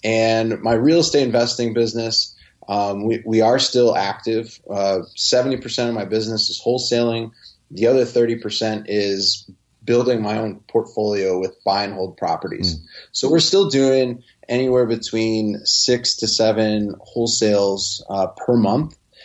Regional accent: Chicago, Illinois, United States; And then growing up in Chicago, I've got Jordan right here.

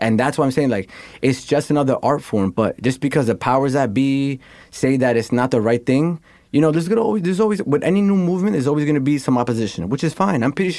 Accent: New York, United States; just showing love, because I was from New York. And I said, yo, I'm Peruvian.

